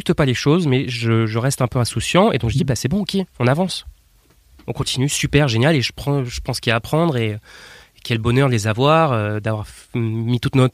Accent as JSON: {"language": "French", "town": "Nantes", "region": "Pays de la Loire", "country": "France", "tie": "born there", "said": "moi je viens de France, née à Nantes"}